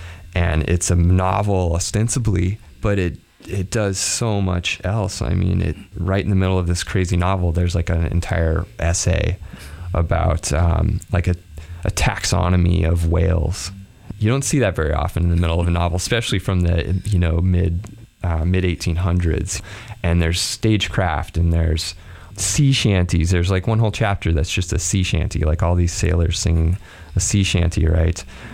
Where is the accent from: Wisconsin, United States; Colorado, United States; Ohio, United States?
Colorado, United States; moved away as an adult; also born or lived in California; I grew up in Colorado and California in places with a lot of open space. And I moved to New York City when I was, I think, 28, 29, 30.